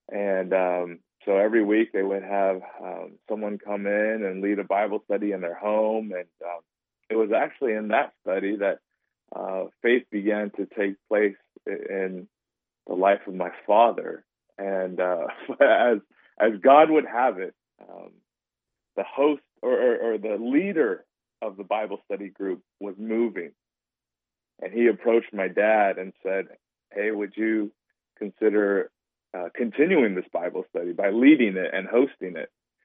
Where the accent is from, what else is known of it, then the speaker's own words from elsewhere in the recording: Cupertino, California, United States; I grew up in a town called Cupertino, which is quite significant now because it is the home of Apple.